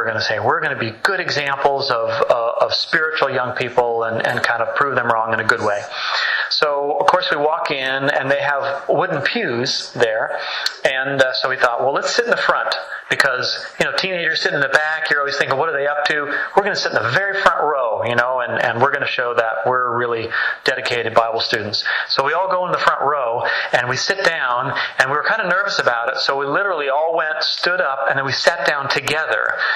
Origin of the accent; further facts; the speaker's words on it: California, United States; I am from California.